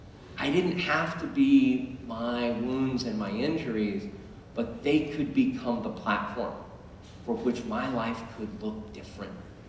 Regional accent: Kansas, United States; now in New York City, United States; I went back to my hometown in Western Kansas where I had to serve a small amount of jail time for the DUI.

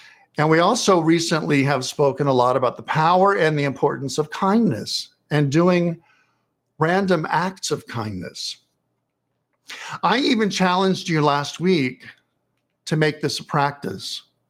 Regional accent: New York City, New York, United States; I recently wrote in our weekly newsletter. I'm from New York City.

